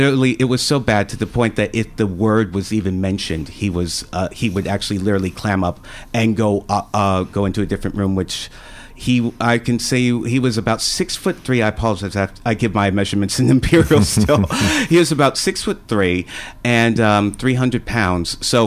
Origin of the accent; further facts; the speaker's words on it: Milwaukee, Wisconsin, United States; born there; Perhaps if I talk a little bit more like this, then maybe you might guess my original accent. But I was born in Milwaukee, Wisconsin, which I guess for people who don't know where Milwaukee is, it is essentially the Geelong to Chicago's Melbourne.